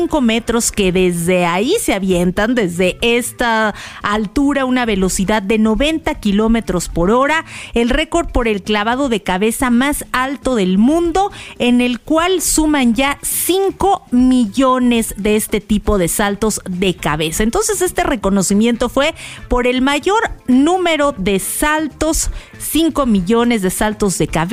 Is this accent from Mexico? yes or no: yes; Mexico; nosotros como mexicanos que hemos ido de visita a Acapulco